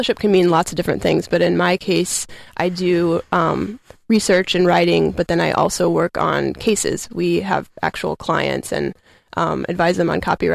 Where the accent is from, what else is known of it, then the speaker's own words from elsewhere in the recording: Des Moines, Iowa, United States; I grew up in Des Moines, so it's more of a city than, I didn't grow up on a farm or anything, but still has a small town feel.